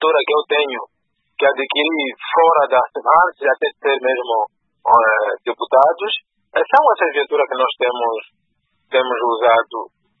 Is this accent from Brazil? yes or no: no; Angola; Eu acho que nós devíamos ser, enquanto angolanos, devíamos ser diferentes